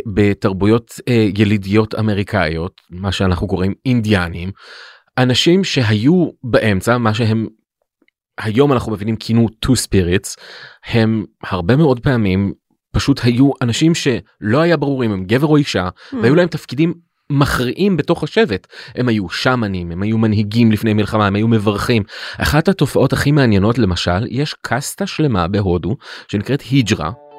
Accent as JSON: {"language": "Hebrew", "town": "Jerusalem", "region": "Jerusalem District", "country": "Israel", "tie": "born or raised there", "said": "אני בתור ילד בירושלים של שנות ה-80, הייתי חריג בנוף"}